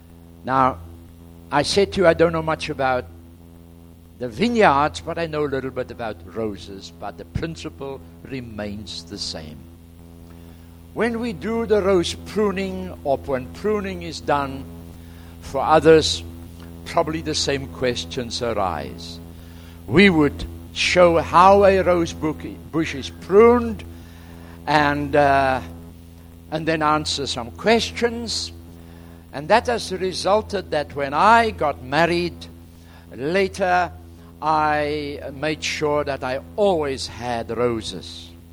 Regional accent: Somerset West, Western Cape, South Africa; now in Johannesburg, South Africa; I come from Somerset West. Just moved to Johannesburg 6 weeks ago.

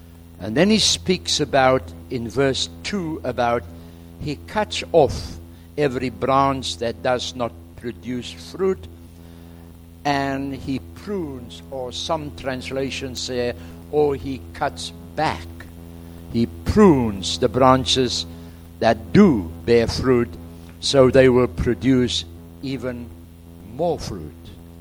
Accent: Somerset West, Western Cape, South Africa; now in Johannesburg, South Africa; I come from Somerset West. Just moved to Johannesburg 6 weeks ago.

